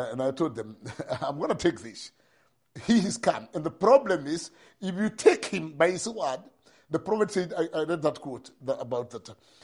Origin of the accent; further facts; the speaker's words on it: India; So I come from India